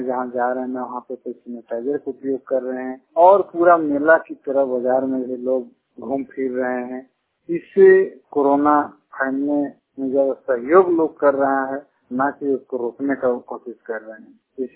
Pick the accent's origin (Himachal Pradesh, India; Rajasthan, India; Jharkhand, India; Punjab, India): Jharkhand, India; Thakurgaon; और मैं ठाकुरगांव दुमहु का रहने वाला हूँ।